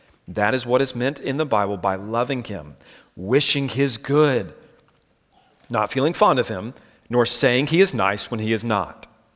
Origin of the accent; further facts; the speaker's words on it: Savannah, Georgia, United States; and I'm from Savannah, Georgia, so I mostly know St. Patrick's Day for the big parade and rowdy tourists